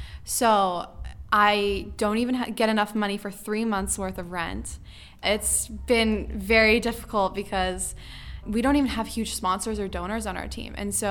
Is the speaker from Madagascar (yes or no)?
no; Canada; because I'm Canadian